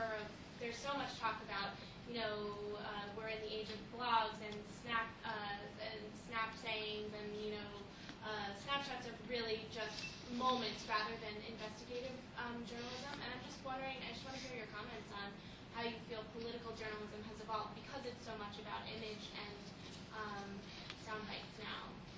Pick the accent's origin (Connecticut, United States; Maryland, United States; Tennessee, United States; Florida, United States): Connecticut, United States; Simsbury; I'm from Simsbury, Connecticut.